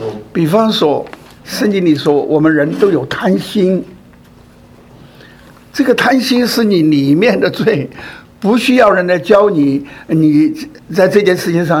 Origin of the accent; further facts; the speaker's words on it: China; 我们中国人不是有孔融让梨吗？